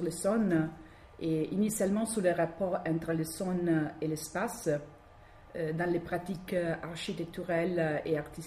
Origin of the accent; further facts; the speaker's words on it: Italy; accent: Italian; French is a second language; l'anglais n'est pas ma langue maternelle, mais pour moi c'est vraiment plus facile parler en anglais. Donc vous avez ma façon de parler anglais est vraiment facile parce que je parle avec un accent italien très fort.